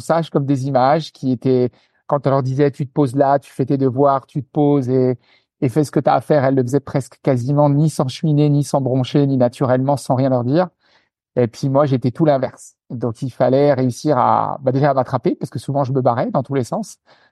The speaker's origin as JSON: {"language": "French", "region": "Grand Est", "country": "France", "tie": "born or raised there", "said": "moi, je suis alsacien d'origine, donc j'ai grandi dans l'est de la France, dans une région absolument sublime, comme je le dis souvent."}